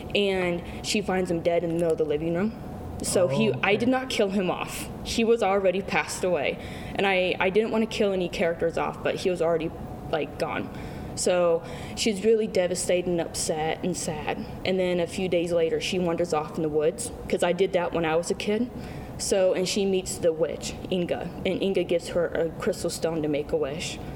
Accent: Knoxville, Iowa, United States; also born or lived in Pella, Iowa; Yes. I was born in Pella, Iowa, and then me, my mom, my sister, my brother moved from Pella to Knoxville, and I grew up here.

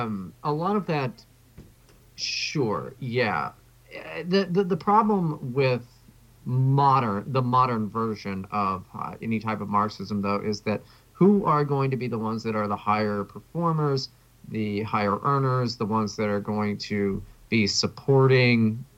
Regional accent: West Virginia, United States; I mean, I come from West Virginia. I'm not not anything but a working class individual.

